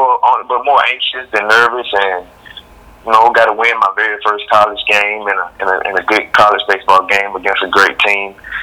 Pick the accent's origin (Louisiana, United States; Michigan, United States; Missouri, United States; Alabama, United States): Alabama, United States; Selma; with an opportunity here at Selma University. So I didn't even have to move. I didn't have to leave my hometown.